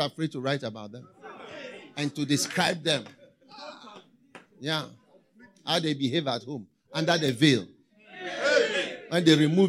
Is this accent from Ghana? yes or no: yes; Ghana; I'm not a Canadian, so I don't know what you say. A fridge was a special thing. Yes, a fridge was the special thing. In Ghana, I'm talking of Ghana.